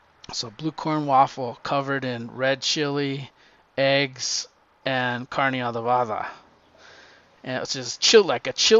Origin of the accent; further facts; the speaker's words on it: New Mexico, United States; I'm from New Mexico. I can eat hot chili.